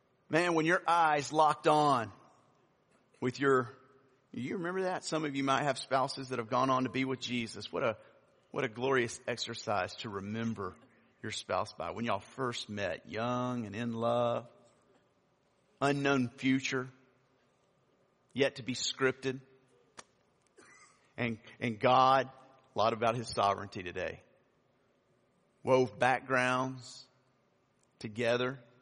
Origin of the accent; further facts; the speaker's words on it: Louisiana, United States; my family is from Mississippi. I grew up in Louisiana. I went to school in Arkansas.